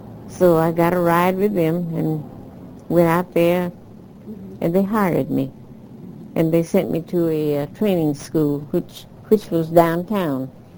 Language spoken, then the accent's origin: English; South Carolina, United States; born there; I was born in South Carolina. I sent all the way back to South Carolina to get my correct age.